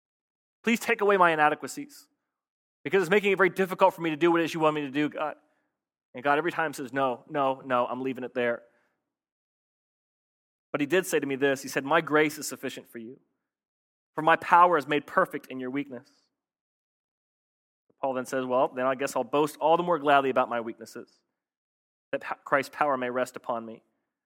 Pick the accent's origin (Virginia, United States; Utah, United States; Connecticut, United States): Virginia, United States; Virginia Beach; born there; So I was born in Virginia Beach, and lo and behold, I end up here in Virginia Beach to take over a struggling church plant.